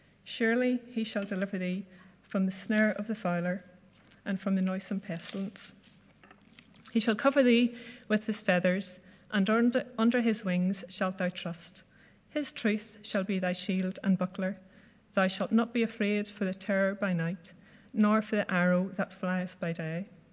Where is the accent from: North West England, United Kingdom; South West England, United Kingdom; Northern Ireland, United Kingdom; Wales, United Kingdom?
Northern Ireland, United Kingdom; born there; I was born in South Armagh, between the towns of Keady and Newton Hamilton, known as the townland of Auchnagurgan.